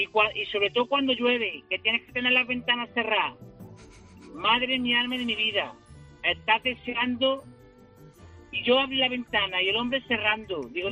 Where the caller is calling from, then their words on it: Córdoba, Andalusia, Spain; Soy taxista de Córdoba.